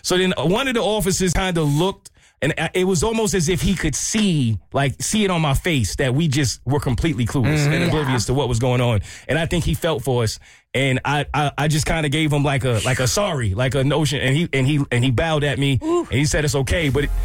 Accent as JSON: {"language": "English", "region": "New York", "country": "United States", "said": "now this is me being an American, more specifically a New Yorker, I don't think anything of this."}